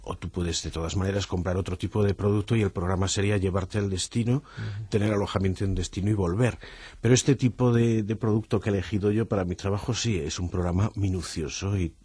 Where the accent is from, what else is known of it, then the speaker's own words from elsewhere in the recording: Spain; Nosotros somos españoles, al fin y al cabo basta con ver nuestras costas